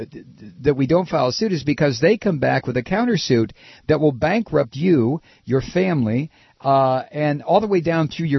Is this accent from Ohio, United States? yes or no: yes; Toledo, Ohio, United States; Those are the four big ones in when I was a kid growing up in Toledo.